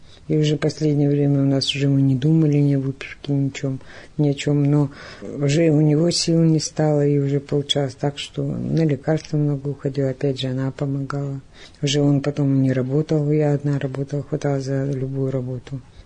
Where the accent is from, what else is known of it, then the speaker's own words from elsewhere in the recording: Yekaterinburg, Sverdlovsk Oblast, Russia; Я на Кубани похоронила мужа и приехала сюда, вернулась к детям. Родом я из Свердловска.